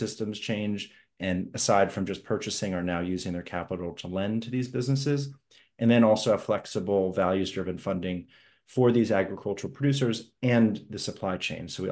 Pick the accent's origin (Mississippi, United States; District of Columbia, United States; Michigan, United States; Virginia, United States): District of Columbia, United States; Washington; I grew up in Washington, D.C. My mom's from Eastern Shore, Maryland. My dad, Sammy, was from Baltimore.